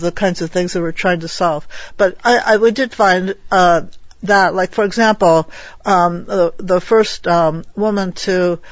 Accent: United States; because I'm an American.

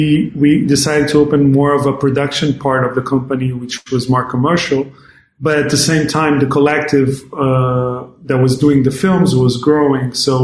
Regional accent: Luanda, Luanda Province, Angola; Well, Air Conditioner is a film that takes place here in my hometown, Luanda, and it takes place in downtown.

